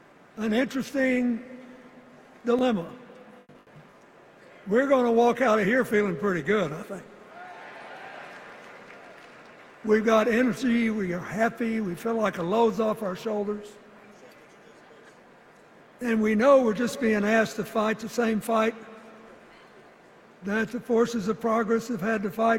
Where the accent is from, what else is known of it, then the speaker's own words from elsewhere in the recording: Arkansas, United States; As they used to say when I was a young man growing up in Arkansas